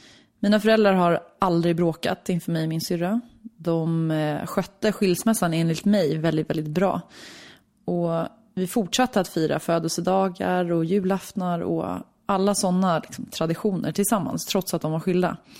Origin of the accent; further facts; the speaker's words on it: Lidingö, Stockholm County, Sweden; Jag är uppväxt på Lidingö, jag är född 1988 och jag växte upp med min mamma, min pappa och min lilla syster Josefin.